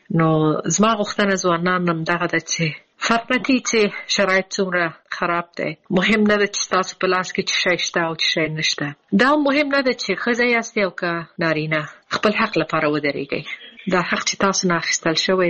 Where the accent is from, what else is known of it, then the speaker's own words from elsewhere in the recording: Afghanistan; زه د افغانستان بندې یم